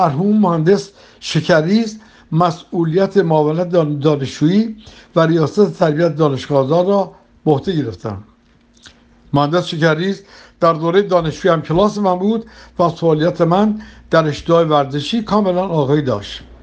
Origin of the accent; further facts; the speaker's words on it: Tehran, Tehran Province, Iran; born there; در 1 مهر 2016 در تهران به دنیا آمدم، تحصیلاتم رو تا مقطع لیسانس در ایران و بعد برای دریافت فوق لیسانس MBA به امریکا رفتم و پس از دریافت ماده خودم به ایران برگشتم.